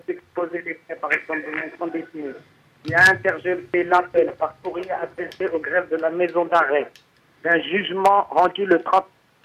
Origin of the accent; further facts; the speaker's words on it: Nantes, Pays de la Loire, France; je suis originaire de Nantes.